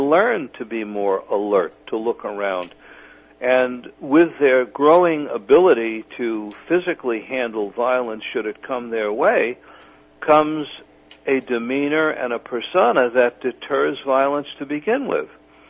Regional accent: Bronx, New York, United States; I grew up in the Bronx, and I spent a great deal of time in Manhattan over the years I lived there.

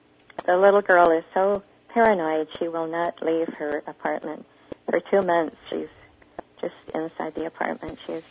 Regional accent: Idaho, United States; which is just 2 hours away from where I grew up in Idaho

